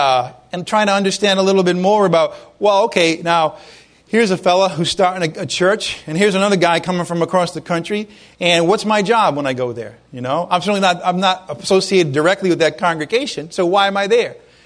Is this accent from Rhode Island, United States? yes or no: yes; Rhode Island, United States; Anyway, I'm from Rhode Island. You know, the America's Cup used to be held in Newport, Rhode Island.